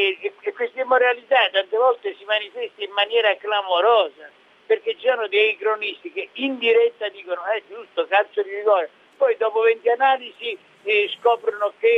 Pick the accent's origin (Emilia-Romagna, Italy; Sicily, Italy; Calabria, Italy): Calabria, Italy; molti miei compagni in Calabria, nel mio paesino, sono finiti in galera